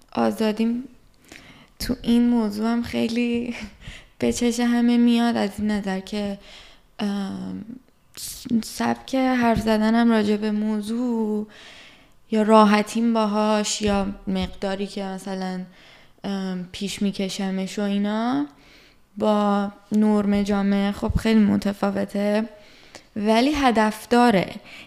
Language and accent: Persian; Iran; مخصوصا بر ماها که تو ایران بودیم و بزرگ شدیم خب تو محدودیت بزرگ شدیم دیگه